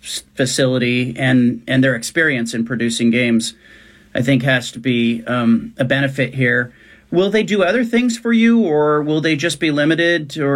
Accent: California, United States; being a Bay Area guy, I grew up in the Bay Area

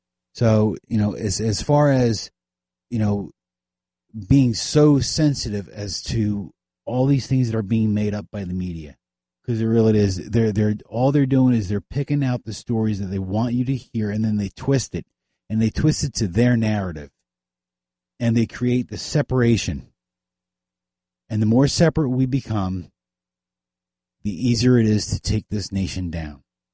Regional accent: United States; We as Americans knew how to pull together

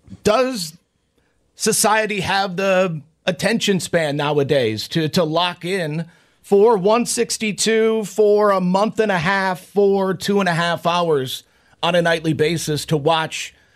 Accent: Michigan, United States; But again, growing up in Michigan, seeing 3 million go out and support the Tigers, you know, pretty consistently in my adult life.

